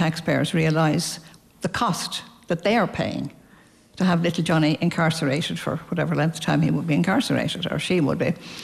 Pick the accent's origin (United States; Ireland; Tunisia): Ireland; Dublin, Leinster; also born or lived in Wexford; I was born in Wexford, but I lived most of my life in Dublin.